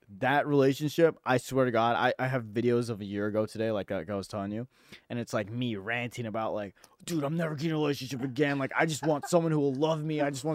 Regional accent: India; She's like literally Indian. I'm Indian.

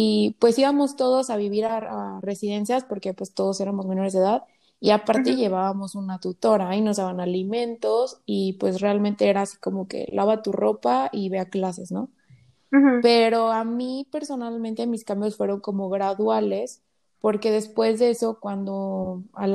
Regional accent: San Luis Potosí, Mexico; also born or lived in León / Monterrey; nací en León, Guanajuato, crecí en San Luis, pasé 8 años viviendo en Monterrey y otros 2 años viviendo en otras ciudades

